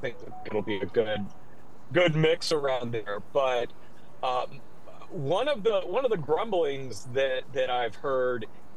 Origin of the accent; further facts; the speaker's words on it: Memphis, Tennessee, United States; I grew up in Memphis, and everybody's like, well, what the hell does that have to do with it?